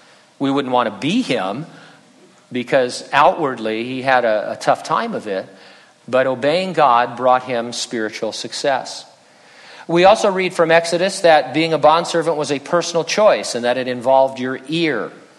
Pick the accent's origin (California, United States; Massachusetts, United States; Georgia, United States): California, United States; San Bernardino; also born or lived in Riverside / Running Springs; But San Bernardino, that's my hometown.